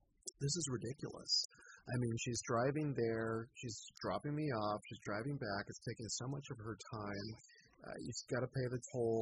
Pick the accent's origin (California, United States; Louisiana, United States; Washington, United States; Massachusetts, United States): California, United States; Silicon Valley; also born or lived in Los Angeles; I mean, I grew up in the Silicon Valley, and I lived in L.A. before